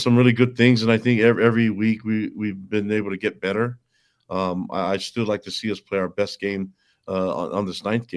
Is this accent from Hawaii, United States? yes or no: yes; Hawaii, United States; Met my wife at BYU. I'm from Hawaii. She's from Florida